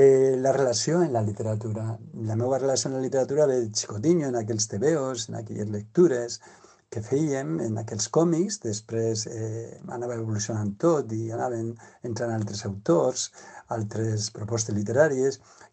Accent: Aragon, Spain; Catalan is a second language; Tinc 64 anys, vinc de l'Aragó, porto 39 anys ja per ací.

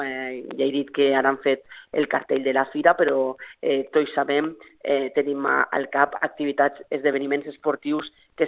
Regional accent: Càlig, Valencian Community, Spain; nosaltres soc de Càlig

